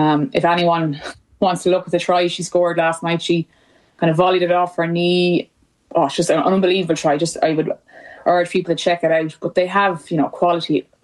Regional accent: Ireland; obviously as an Irish person, the England-Ireland rivalry

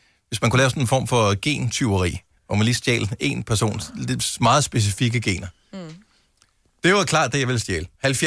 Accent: Faaborg, Region of Southern Denmark, Denmark; jeg er vokset op i Forborg

